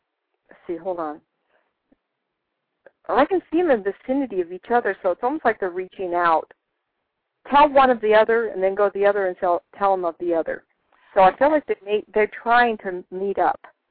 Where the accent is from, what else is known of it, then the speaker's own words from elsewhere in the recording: Sacramento, California, United States; also born or lived in Inglewood / Hollywood / San Diego; now in Tucson, United States; Well, you know, I was born in Inglewood. We lived in Hollywood. And then I went to Pacific Beach and San Diego area. And then when my father was killed, we moved to Sacramento.